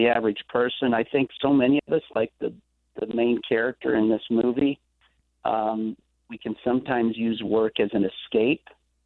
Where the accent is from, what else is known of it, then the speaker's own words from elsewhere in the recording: Iowa, United States; friends of mine that I grew up with here in Iowa